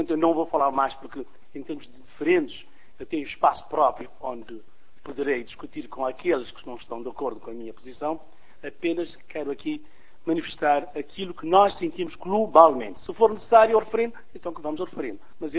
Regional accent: Cape Verde; essa aproximação quase que natural que nós sentimos como cabo-verdianos em relação à Europa

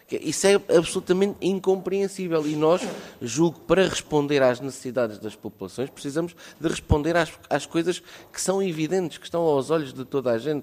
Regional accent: Portugal; até como português me sinto um bocadinho defraudado

